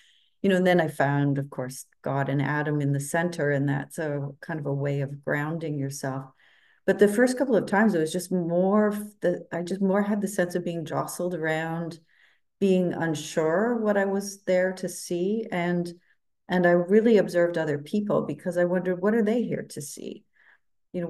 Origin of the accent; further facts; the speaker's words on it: Canada; now in Italy; I am a writer. I'm a Canadian writer. And I often say that just because I've spent the last 22 years living in Italy.